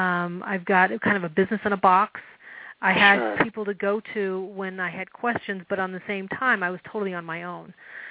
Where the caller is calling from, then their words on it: Keene, New Hampshire, United States; I am calling from Keene, New Hampshire.